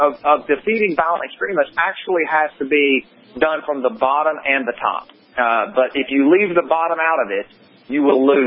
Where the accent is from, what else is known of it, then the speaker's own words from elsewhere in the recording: Appalachia, United States; I'm from Appalachia, so if anyone came into Appalachia, you know, trying to influence things, it would be a very long time before they could do that.